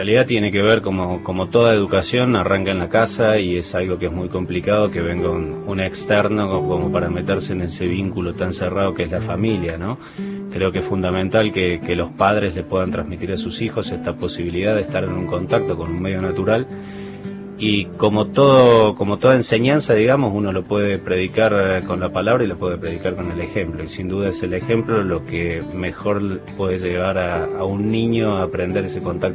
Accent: Córdoba, Argentina; born there; En Córdoba nací

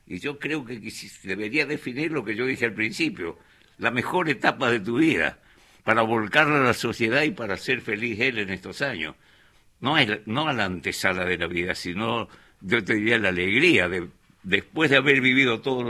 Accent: Charata, Chaco, Argentina; Primero hice la escuela primaria en mi pueblo, en Charata, en el Chaco.

